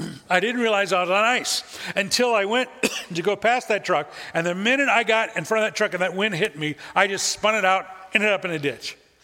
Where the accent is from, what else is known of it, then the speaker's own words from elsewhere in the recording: Midwest, United States; but I grew up in the Midwest and you experience it a lot.